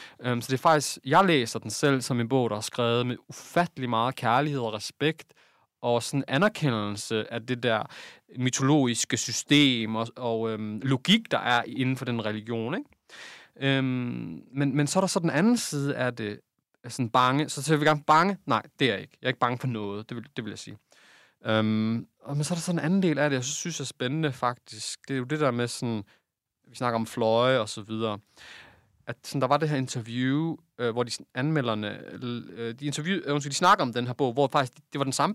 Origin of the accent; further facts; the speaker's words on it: Aarhus, Central Denmark Region, Denmark; Og vi er fra Aarhus, ja. Det er rigtigt.